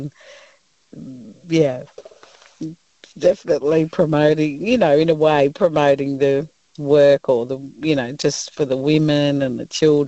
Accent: Sydney, New South Wales, Australia; Obviously, I was so far away growing up in Sydney.

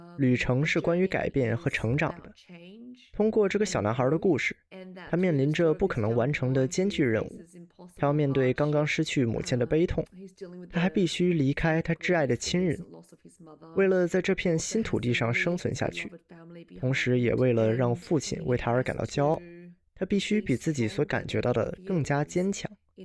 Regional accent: Australia; 但是通过情感上的真实来突出我们澳大利亚人历史中的残酷现实。

